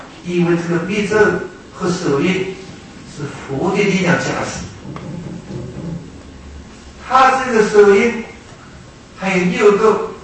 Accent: China; 所以不适合我们中国人的本性

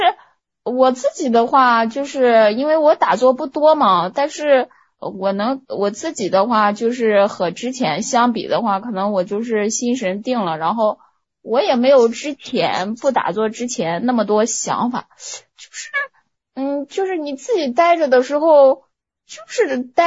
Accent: Shanghai, China; 就是我是上海这一边的，因为我们上海这边正好成立了一个

